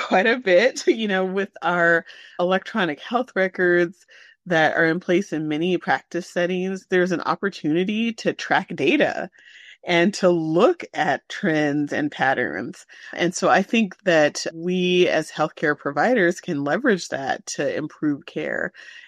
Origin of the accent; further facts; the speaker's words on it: Washington, United States; Again, I'm from Washington, and our Washington chapter of the American Academy of Pediatrics Equitable Care Committee has created a toolkit that we can use.